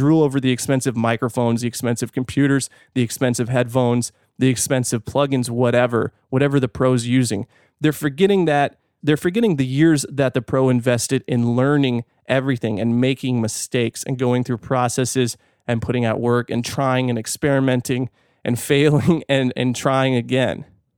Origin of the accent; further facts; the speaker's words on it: California, United States; now in Fort Worth, United States; I'm from California. I like it.